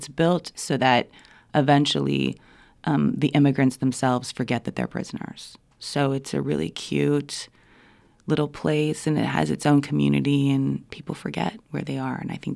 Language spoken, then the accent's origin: English; Canada; moved away; But I am an immigrant, actually, so I'm from Canada. That doesn't really, I know that people don't think it really counts, but I mean, I am Canadian, I am an immigrant.